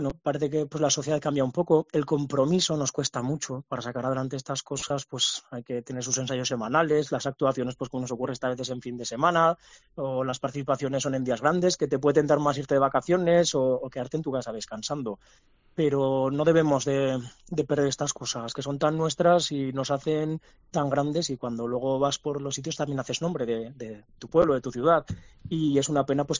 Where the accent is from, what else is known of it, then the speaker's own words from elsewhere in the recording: Tafalla, Navarre, Spain; Y bueno, yo también soy de Tafalla, canto ahí con ellos en la coral.